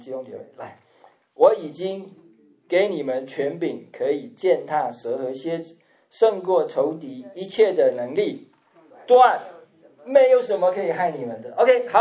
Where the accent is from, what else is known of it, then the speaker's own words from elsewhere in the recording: Taiwan; 我们从台湾来的啊，庙很多，偶像很多